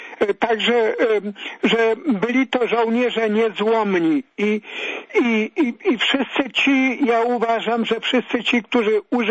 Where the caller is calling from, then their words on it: Lesser Poland, Poland; jestem z Małopolski.